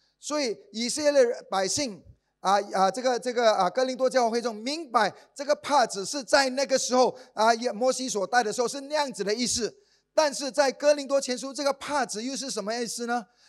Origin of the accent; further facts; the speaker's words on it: Singapore; 或者我们新加坡人很多孩子等到21岁